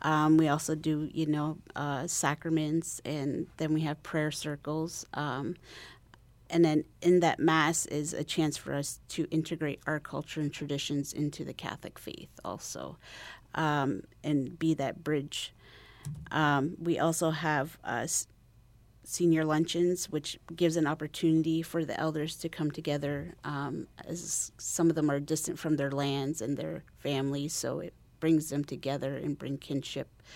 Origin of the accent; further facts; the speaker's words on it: Ontario, Canada; I'm originally about 3 hours north of the Upper Peninsula of Michigan, so by Lake Huron area. But I moved here like into 2000.